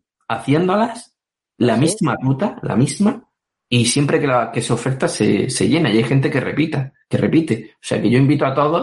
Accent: Almería, Andalusia, Spain; Es que aquí en Almería puedes hacer cualquier cosa. Se nota que estoy enamorado de mi tierra, ¿no?

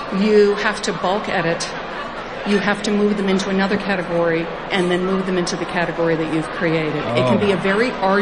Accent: New York City, New York, United States; I'm a seller from New York City.

